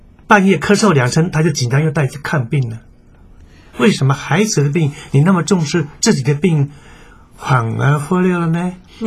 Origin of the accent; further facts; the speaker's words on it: China; 我们中国人讲孝顺啊